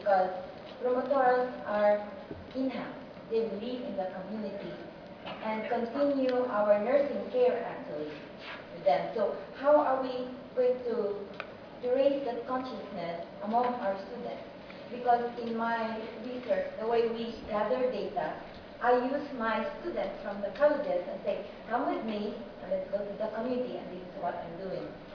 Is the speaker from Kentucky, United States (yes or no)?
no; New York City, New York, United States; I'm from New York City.